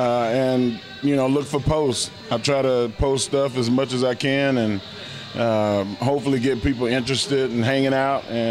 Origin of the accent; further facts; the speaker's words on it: Texas, United States; Growing up in Texas, it's pretty common.